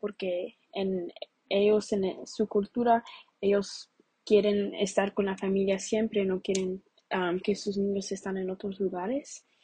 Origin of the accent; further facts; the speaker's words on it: United States; born there; first language Spanish; Pero yo nací en los Estados Unidos, pero antes que fui a la escuela nomás hablaba español. Entonces mi primer lenguaje fue el español. Toda mi familia en ese tiempo nomás hablaba español, no tenía razón para hablar inglés.